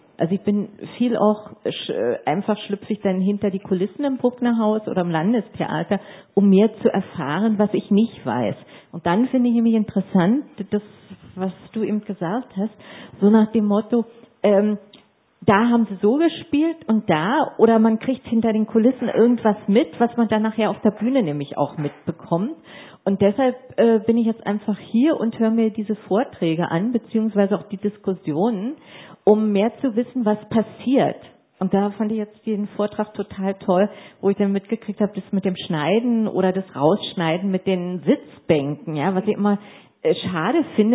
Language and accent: German; Berlin, Germany; Also ich muss sagen, ich bin auch Berlinerin